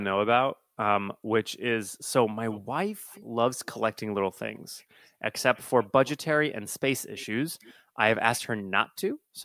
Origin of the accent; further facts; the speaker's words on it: Nashville, Tennessee, United States; being magical, growing up in Nashville, all those, for some apparent reasons to be called a unicorn.